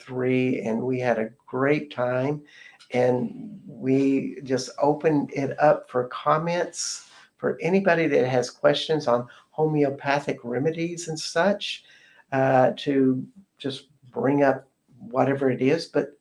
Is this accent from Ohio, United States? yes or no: no; Austin, Texas, United States; now in Quillan, France; even though he lives in my hometown of Austin.